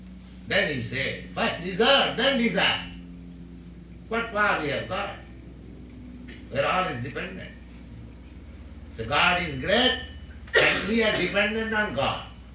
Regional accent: India; Why? I am an Indian, I am a foreigner. 2 or 3 years ago, I was not known to them, not they were known to me.

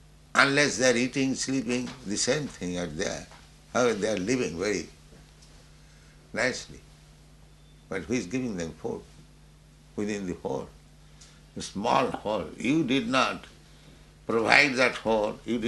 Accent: India; I mean, I am Indian. I never see any man starving and dying.

